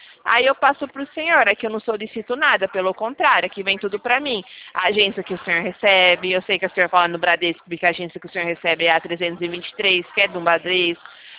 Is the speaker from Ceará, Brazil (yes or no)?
no; Presidente Prudente, São Paulo, Brazil; Eu sou de Presidente Prudente.